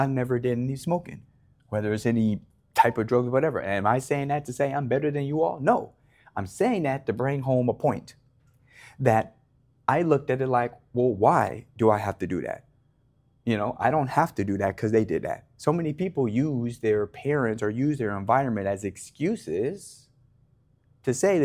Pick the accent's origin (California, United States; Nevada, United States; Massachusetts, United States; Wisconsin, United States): Nevada, United States; Las Vegas; I'm born and raised in Las Vegas, Nevada. This is Sin City where I come from, all right?